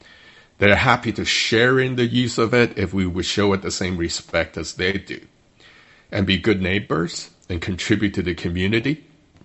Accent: Canada; which is very uncomfortable to read as a Canadian

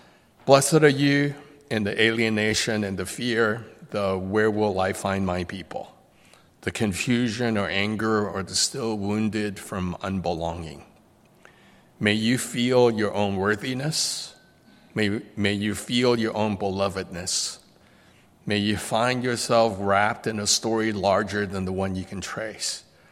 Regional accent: Hong Kong; But he also asked me why I came here. The moment I said I was from Hong Kong, he had this big smile on his face

